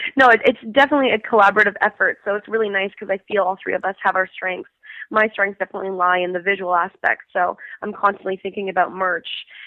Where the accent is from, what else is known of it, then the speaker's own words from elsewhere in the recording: Ottawa, Ontario, Canada; I grew up in Ottawa